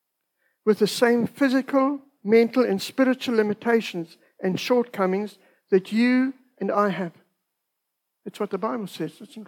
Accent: South Africa; I'm a South African

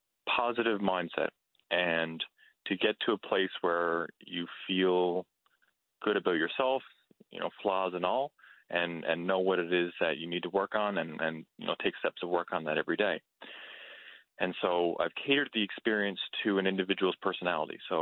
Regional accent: Glovertown, Newfoundland and Labrador, Canada; also born or lived in St. John's; now in Vancouver, Canada; I grew up in Glovertown, Newfoundland. I spent about 10 years in St. John's. In the last couple of years, I kind of drove right across Canada to land here in Vancouver

